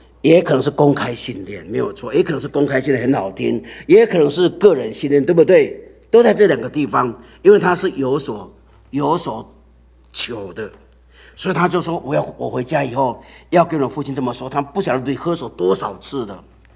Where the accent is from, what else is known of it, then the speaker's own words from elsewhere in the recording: Taiwan; 我长大的时候，我在乡下长大的，在台湾的时候，我家养猪。